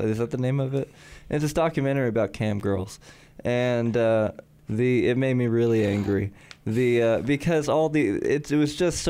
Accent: Siloam Springs, Arkansas, United States; we're from Siloam Springs, it's a really Christian town.

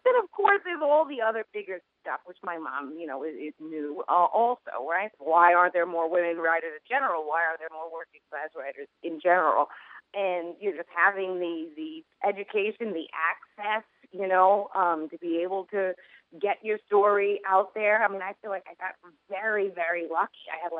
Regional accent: Queens, New York, United States; I grew up in Queens with a lot of Irish Italians, and I guess that's because of the immigration wave

